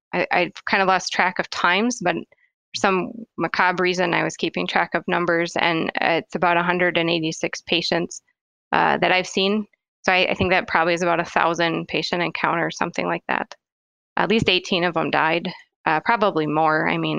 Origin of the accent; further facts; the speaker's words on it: United States; But when I frame my thinking as an American, I think there's some pivotal things that, you know, were well before my time.